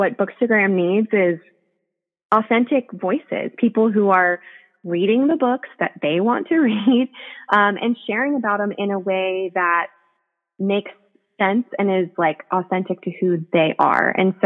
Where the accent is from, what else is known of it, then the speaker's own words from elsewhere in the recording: Virginia Beach, Virginia, United States; also born or lived in Rockville, Maryland; now in Middle Tennessee, United States; I was born in Rockville, so not too far outside of D.C., and most of my family is still there. And then when I was in third grade, moved to Virginia Beach with my mom